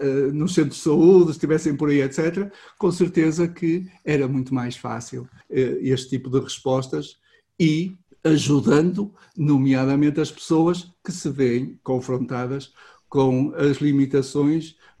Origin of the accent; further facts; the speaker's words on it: Portugal; nós somos, como portugueses, temos uma grande capacidade adaptativa